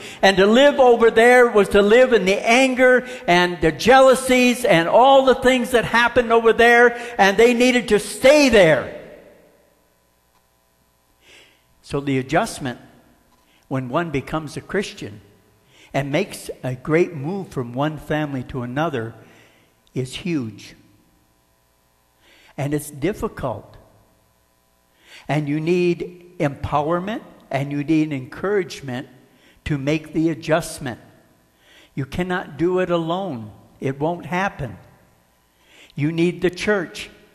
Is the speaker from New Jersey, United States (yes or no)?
no; Florida, United States; You know, I grew up in Florida. We had chameleons.